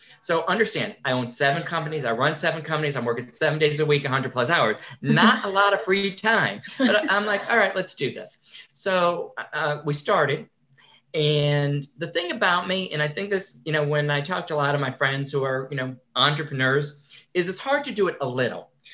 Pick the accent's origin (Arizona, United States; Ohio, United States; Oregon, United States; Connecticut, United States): Connecticut, United States; I grew up in Connecticut. My dad owned a Dunkin' Donuts and a restaurant.